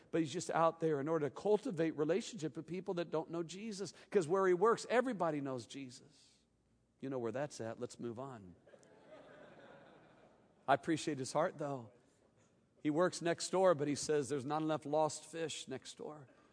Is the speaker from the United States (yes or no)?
yes; Carlinville, Illinois, United States; I was raised in Illinois, little town there.